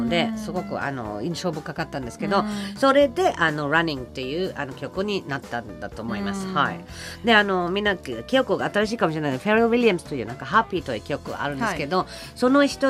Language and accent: Japanese; Germany; Japanese is a second language; あの私はドイツ人だから